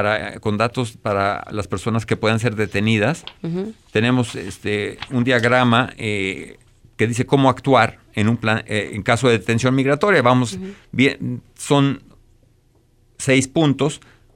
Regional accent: Mexico; Y le quiero decir que todos somos mexicanos.

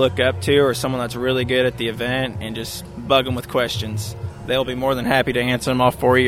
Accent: Arkansas, United States; I grew up in Arkansas, and I've always loved being outdoors near animals and whatnot, but I did not rodeo until I was 13.

